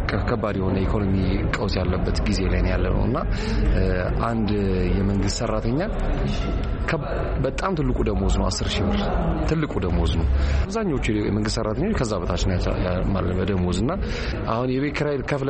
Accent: Addis Ababa, Ethiopia; እኔ ከተማ ነው ያደኩት 4 ኪሎ አካባቢ ነው ያደኩት፣ ግን አሁን ወጥቼ አያት አካባቢ ባል ሰፈር ነው መኖረውና

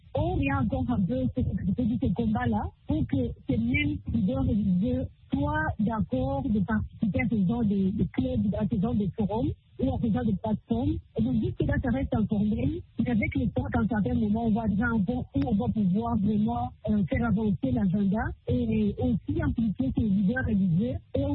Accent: Rwanda

